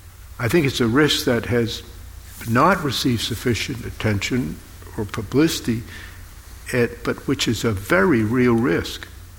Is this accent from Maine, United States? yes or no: yes; Maine, United States; I had the privilege of serving as a federal district court judge in my home state of Maine.